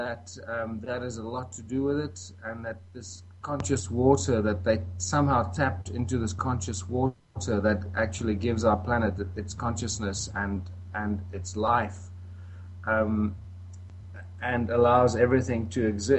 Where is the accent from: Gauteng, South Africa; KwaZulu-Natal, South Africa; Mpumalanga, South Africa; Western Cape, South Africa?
Mpumalanga, South Africa; Waterval-Boven; I was coming back from Cape Town to Johannesburg and then on to my hometown, my little one-horse town of Waterval-Boven, mm-hmm.